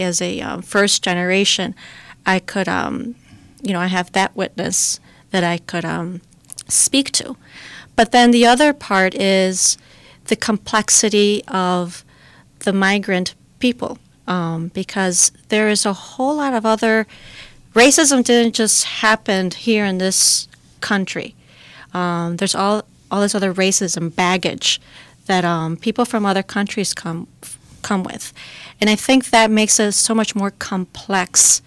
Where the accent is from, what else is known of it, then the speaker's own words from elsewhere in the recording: Chicago, Illinois, United States; born there; even though I was born here in Chicago, actually. But my parents migrated from Mexico.